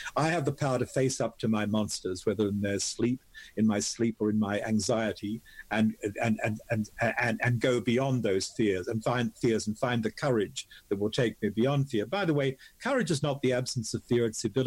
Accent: Australia; now in North America; I grew up in Australia.

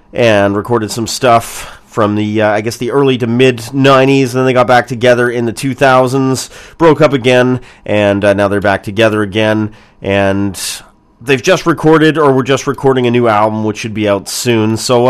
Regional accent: Vancouver, British Columbia, Canada; I would see them in my hometown of Vancouver, BC.

